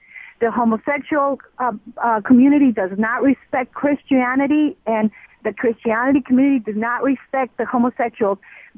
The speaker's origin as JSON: {"language": "English", "country": "Colombia", "lives_now": "United States", "said": "I am an adopted citizen of this country. I come from Colombia. I'm a Mormon."}